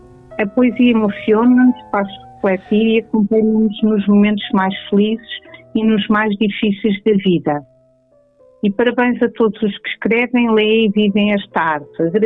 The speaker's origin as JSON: {"language": "Portuguese", "town": "Sintra", "region": "Lisbon", "country": "Portugal", "tie": "born or raised there", "said": "Cresci nos Arredores, na zona de Sintra."}